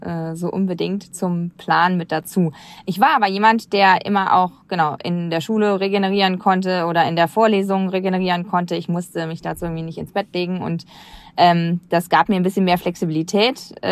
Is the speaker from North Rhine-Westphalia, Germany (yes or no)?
yes; Niederkassel, North Rhine-Westphalia, Germany; Ich komme aus dem Rheinland, aus dem schönen Niederkassel.